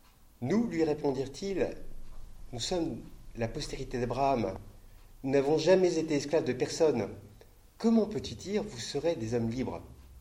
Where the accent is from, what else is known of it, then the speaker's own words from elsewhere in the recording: France; parce que je suis Français.